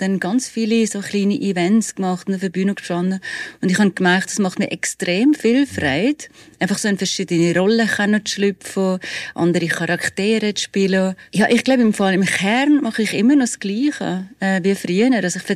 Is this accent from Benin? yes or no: no; Valais, Switzerland; Und wir sind ja wirklich tatsächlich eher so ein bisschen Frankreich orientiert gewesen als Walliser. Und ich habe Zürich gar nicht so gut gekannt.